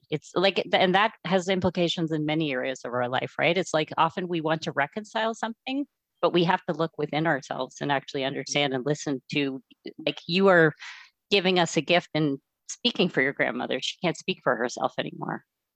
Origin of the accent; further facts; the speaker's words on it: Canada; And I think I'll just add, as a Canadian who's always been, very centered in like that identity, I think, like many people in this country